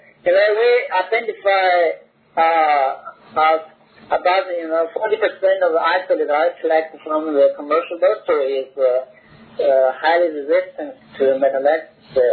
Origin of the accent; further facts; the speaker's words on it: Canada; I'm from Canada, first of all.